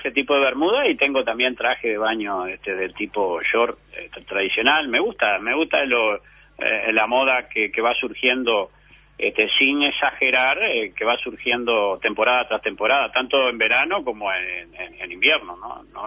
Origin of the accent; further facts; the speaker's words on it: Cerro Largo, Uruguay; Soy de Cerro Largo.